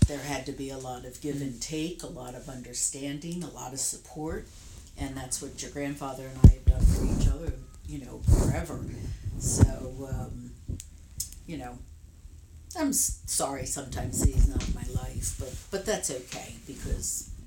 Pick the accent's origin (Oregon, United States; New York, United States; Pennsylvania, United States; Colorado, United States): Pennsylvania, United States; Philadelphia; born there; also born or lived in San Diego; Well, I was born in Philadelphia. That's where Mimi is from.